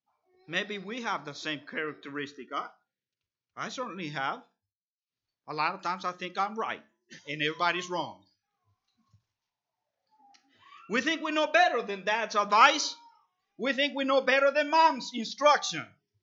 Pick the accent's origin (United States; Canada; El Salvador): El Salvador; I grew up in El Salvador, like I already told you.